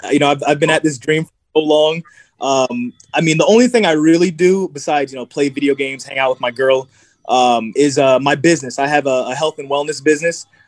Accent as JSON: {"language": "English", "country": "Jamaica", "lives_now": "United States", "said": "I'm Jamaican, so, you know, sea moss is something that's been a part of our culture for years. Me being in Ohio"}